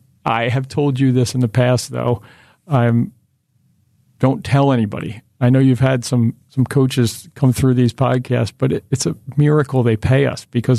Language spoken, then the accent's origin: English; Philadelphia, Pennsylvania, United States; so growing up in Philly, obviously, I'm really lucky